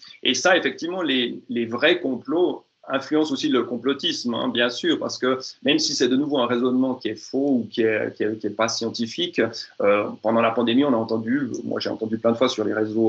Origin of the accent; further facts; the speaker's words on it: Switzerland; accent: Swiss; En Suisse romande, si vous avez, je pense, entendu mon accent suisse, en Suisse romande, donc francophone